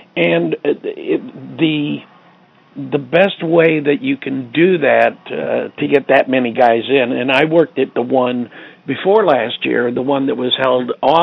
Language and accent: English; St. Louis, Missouri, United States; Well, I come from the St. Louis area